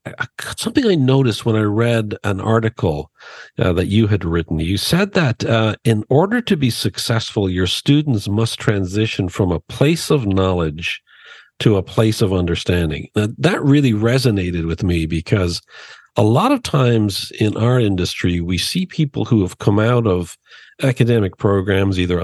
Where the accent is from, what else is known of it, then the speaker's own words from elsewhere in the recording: Dublin, Leinster, Ireland; we're going to be recording the show live from Dublin, Ireland on May 29th. Yes, I am returning to my hometown for what's going to be the first of many live show recordings in cities around the world.